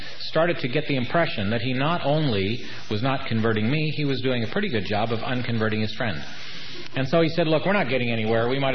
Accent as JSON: {"language": "English", "town": "St. Catharines", "region": "Ontario", "country": "Canada", "tie": "born or raised there", "said": "I had the opportunity in my hometown of St. Catharines. I was invited in to our old high school where I graduated."}